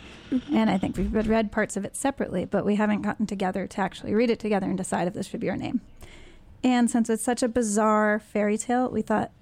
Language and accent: English; Hudson, New York, United States; I'm from Hudson